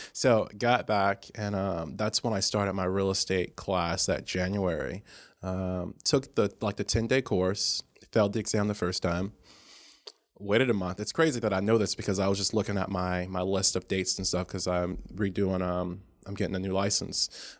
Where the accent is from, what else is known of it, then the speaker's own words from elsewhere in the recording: Dade City, Florida, United States; Born and raised in Dade City, which is East Pasco, probably about 40, 45 minutes north of Tampa. Graduated high school there, decided to stay local.